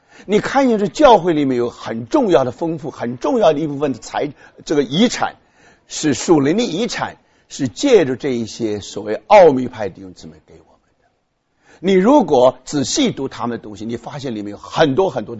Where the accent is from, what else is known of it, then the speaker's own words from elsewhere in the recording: Taiwan; now in United States; 那我刚刚到美国的时候，那因为我在台湾长大，